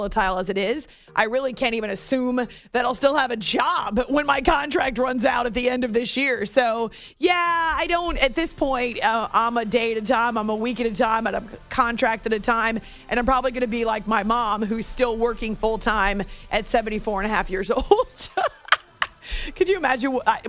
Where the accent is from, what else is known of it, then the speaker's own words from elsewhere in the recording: United States; And I know our country's not perfect, but I am an American, and this is always where I will live.